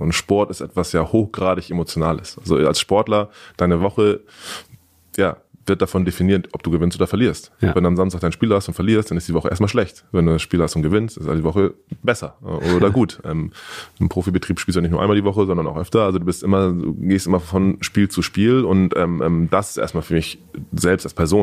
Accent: Hamburg, Germany; born there; Ich bin hier geboren, ich bin in Wilhelmsburg geboren, also in Hamburg geboren

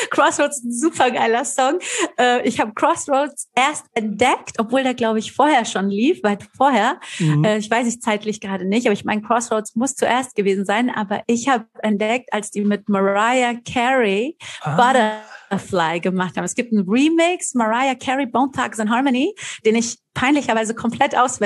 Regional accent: Frankfurt, Hesse, Germany; ich bin in Frankfurt zur Schule gegangen. Ja, ich habe, die Story kennt ja jeder bei mir so, wir haben zu dritt in einer Einzimmerwohnung gewohnt, war Asylantenmädchen in Frankfurt-Griesheim, haben davor im Asylantenheim

